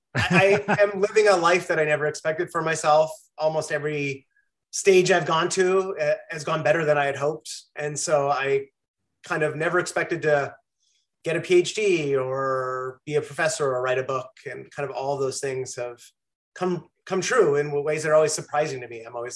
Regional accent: Canada; growing up in Canada, it's hard to beat that.

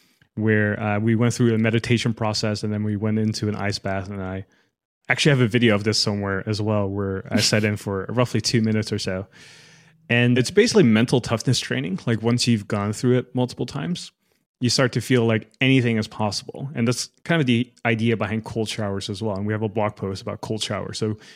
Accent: Netherlands; I'm actually from the Netherlands as well

